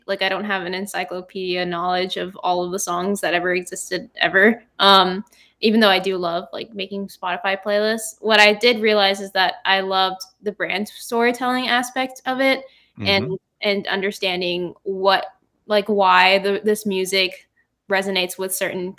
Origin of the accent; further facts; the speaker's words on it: United States; I'm a Filipino American and I have met other Filipino strategists too.